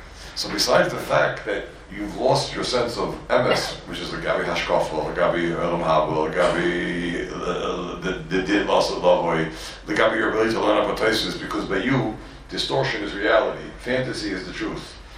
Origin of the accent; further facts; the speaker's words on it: Borough Park, New York, United States; And I'm sorry, I'm Hungarian from Borough Park. We never do wrong.